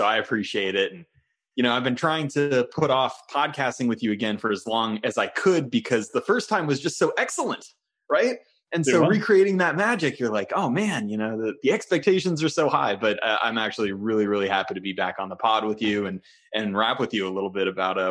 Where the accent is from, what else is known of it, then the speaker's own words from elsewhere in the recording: California, United States; Big, especially because I grew up in the Bay Area. I live in the Bay Area